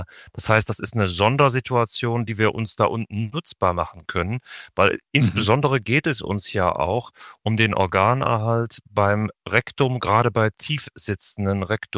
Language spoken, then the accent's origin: German; Düsseldorf, North Rhine-Westphalia, Germany; now in Hamburg, Germany; Aus Düsseldorf. Ja. Und habe aber ganz früh hier die Stadt Hamburg lieben gelernt.